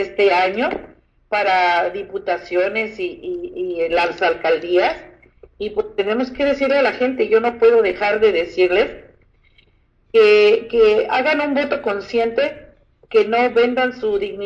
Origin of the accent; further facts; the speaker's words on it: Mexico; nosotros como mexicanos ni siquiera en la patria tenemos esa unidad